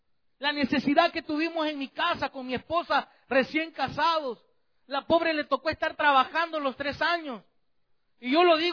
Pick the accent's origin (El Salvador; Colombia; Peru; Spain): El Salvador; Y allá en mi país, yo no sé en los demás países hispanos, por el calor que hace en El Salvador, uno acostumbra a tener una botella de agua helada usted.